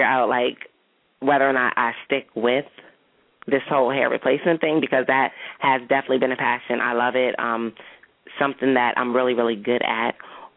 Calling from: Delaware, United States; I'm calling from Delaware.

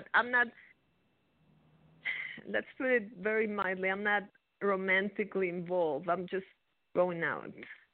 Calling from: New Mexico, United States; I'm in New Mexico.

